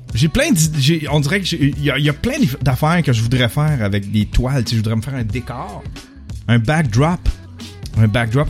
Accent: Rouyn-Noranda, Quebec, Canada; born there; 46 ans. Ouais, 46 ans, le 12 août. Je suis né le 12 août 1972, je suis un lion. Je suis né à Rouyn-Noranda. J'ai été fabriqué à Saint-Pacôme.

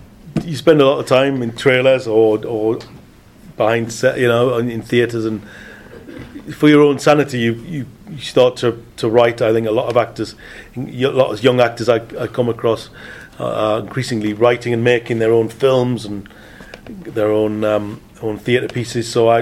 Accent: North East England, United Kingdom; I'm a Geordie

